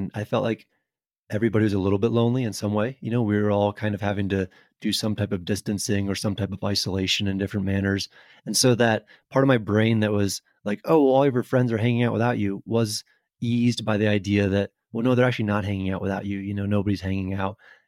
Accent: Florida, United States; I grew up in Florida though, a very flat state, you know, no mountains.

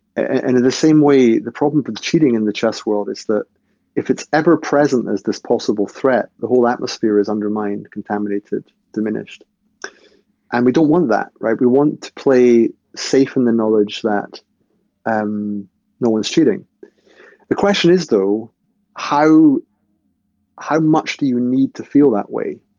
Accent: Scotland, United Kingdom; I'm from Scotland

